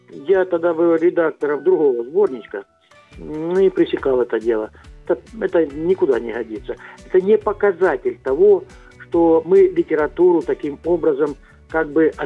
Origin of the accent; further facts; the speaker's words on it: Krasnodar Krai, Russia; Я вырос на Кубани, и там, в таких местах, где в каждом дворе по щукарю жило.